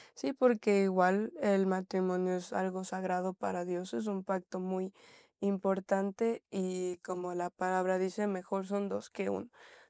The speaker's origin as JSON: {"language": "Spanish", "town": "Latacunga", "region": "Cotopaxi", "country": "Ecuador", "tie": "born or raised there", "said": "Sí, siempre en Latacunga."}